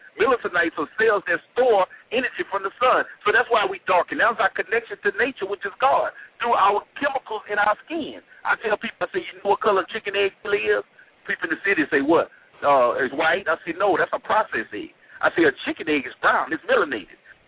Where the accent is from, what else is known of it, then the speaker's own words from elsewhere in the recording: Baton Rouge, Louisiana, United States; ain't that … I'm from Baton Rouge.